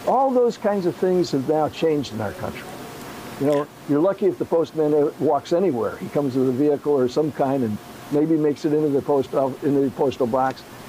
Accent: San Antonio, Texas, United States; born there; Well, I was born in San Antonio.

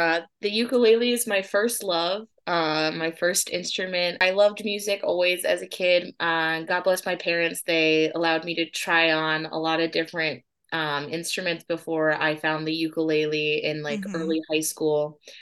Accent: Connecticut, United States; now in Massachusetts, United States; my home state is Connecticut, so I do play in Connecticut sometimes

